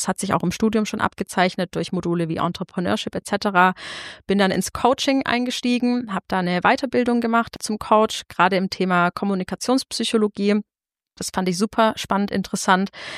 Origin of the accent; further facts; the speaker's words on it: Heimsheim, Baden-Württemberg, Germany; Ich bin im Enzkreis aufgewachsen, in Heimsheim